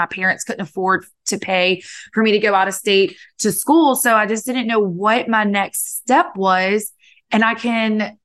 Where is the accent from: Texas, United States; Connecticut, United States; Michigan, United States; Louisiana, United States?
Louisiana, United States; Ponchatoula; I was born and raised in Ponchatoula, Louisiana. And we have good food and good Southern hospitality.